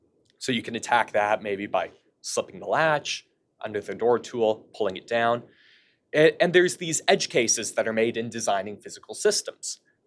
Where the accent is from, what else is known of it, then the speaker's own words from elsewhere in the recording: Canada; I'm a Canadian, so I'm on Bay Street.